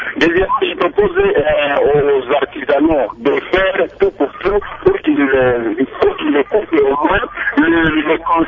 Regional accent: DR Congo; ici chez nous au Congo

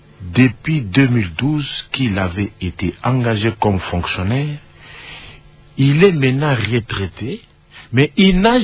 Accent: DR Congo; en tant que Congolais, ça ne peut pas m'empêcher aussi de mettre un point de vue par rapport à la procédure

